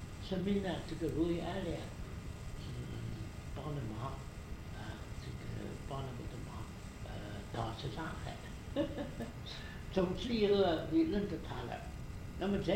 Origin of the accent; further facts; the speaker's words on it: China; 这作为我们中国人呢，送外国人上山